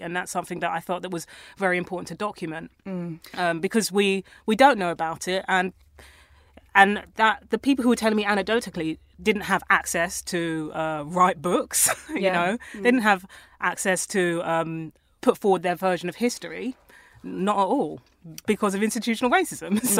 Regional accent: Tottenham, London, United Kingdom; because I grew up around Tottenham.

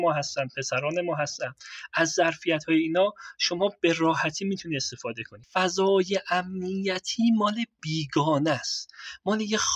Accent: Iran; منم ایرانیم

